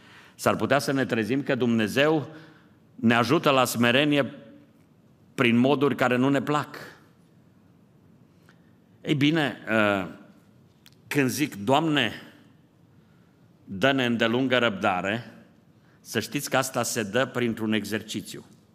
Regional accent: Transylvania, Romania; eu sunt ardelean.

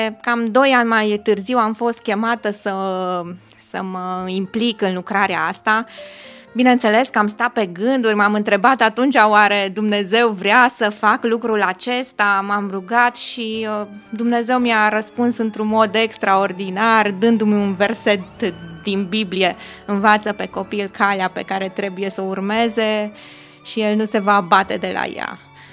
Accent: Arad, Arad County, Romania; born there; Da, m-am născut în Arad, într-o familie de credincioși, am mers de mică la biserică

